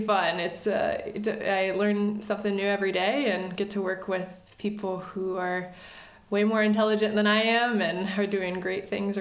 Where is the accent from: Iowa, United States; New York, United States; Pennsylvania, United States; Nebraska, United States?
Iowa, United States; Knoxville; moved away as an adult; now in Illinois, United States; Yeah, I grew up in Knoxville, so raised here my entire life. My parents still live here and went to school in Iowa, so I've been in Iowa for a majority of my life.